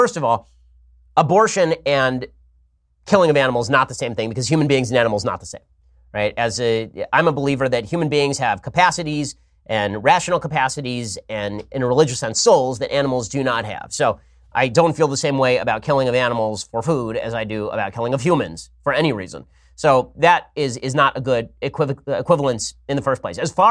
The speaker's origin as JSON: {"language": "English", "town": "Los Angeles", "region": "California", "country": "United States", "tie": "born or raised there", "said": "I am biased toward my hometown of Los Angeles"}